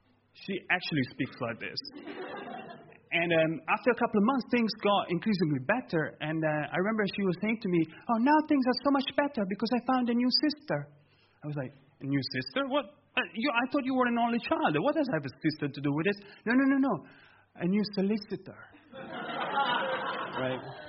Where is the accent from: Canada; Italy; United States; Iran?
Italy; And so I grew up in Italy, so maybe you've heard some of those people over there. They speak very loudly over there